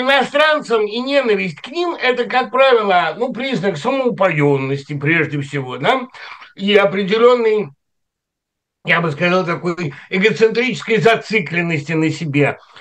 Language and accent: Russian; Kyrgyzstan; хотя я и киргиз